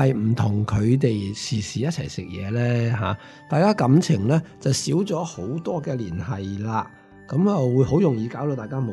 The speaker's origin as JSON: {"language": "Cantonese", "country": "China", "said": "佢叫做栗物啦，我哋中国人都有嘅，我哋叫做叶菜啦"}